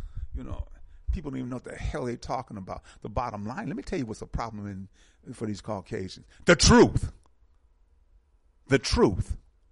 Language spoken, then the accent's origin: English; United States; We are American Africans.